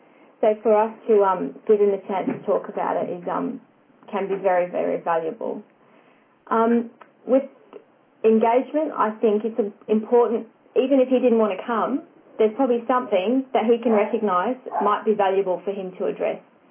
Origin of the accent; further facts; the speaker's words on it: Queensland, Australia; And so I'm from North Queensland, so I apologise for that.